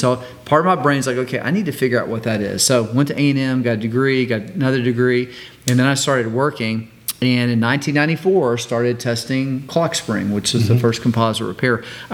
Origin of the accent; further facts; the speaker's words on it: Texas, United States; I like saying niche, but it's because I'm from Texas.